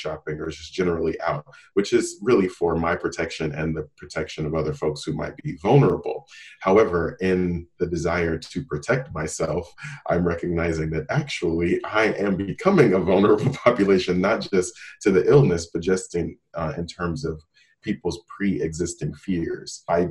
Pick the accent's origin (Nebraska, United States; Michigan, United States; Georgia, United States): Nebraska, United States; But primarily, I'm here in my home state in Nebraska.